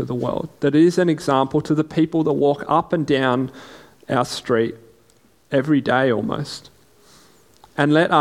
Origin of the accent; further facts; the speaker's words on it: South Australia, Australia; As most of you know, I grew up here in South Australia, and so I was always close to my family